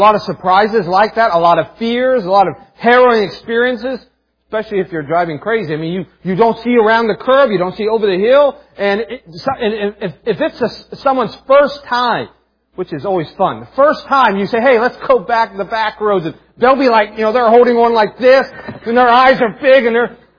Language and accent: English; West Virginia, United States; But anyways, so most of my life I grew up in West Virginia, especially my formative teen years.